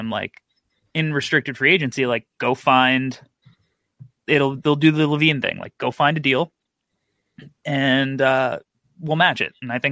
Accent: New York, United States; I'm really interested as a New Yorker for the Dallas-Utah series.

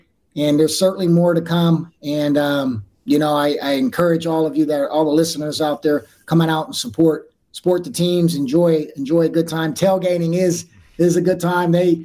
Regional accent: Sacramento, California, United States; As I said, I grew up in South Sacramento.

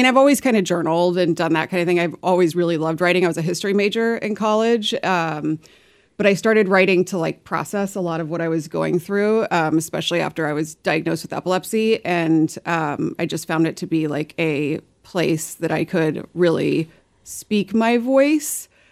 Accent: Brownsville, Texas, United States; now in Kansas City, United States; born and raised in South Texas, Brownsville, Texas.

